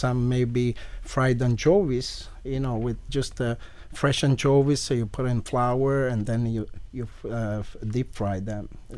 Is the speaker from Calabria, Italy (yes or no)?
yes; Calabria, Italy; I'm from Calabria, southern Italy.